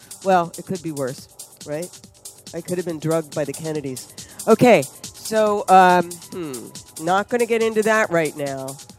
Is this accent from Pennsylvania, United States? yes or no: yes; Philadelphia, Pennsylvania, United States; We're getting ready to go to Philly, my hometown.